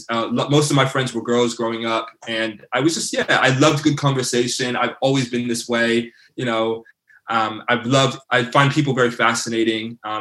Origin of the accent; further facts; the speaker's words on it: Bristol, South West England, United Kingdom; So I was born in Bristol, England. And so I'm a Bristol boy.